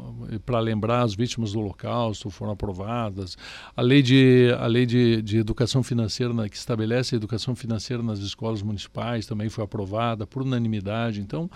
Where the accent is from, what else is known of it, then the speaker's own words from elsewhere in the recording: Lagoa Vermelha, Rio Grande do Sul, Brazil; Eu sou lá de Lagoa Vermelha, né?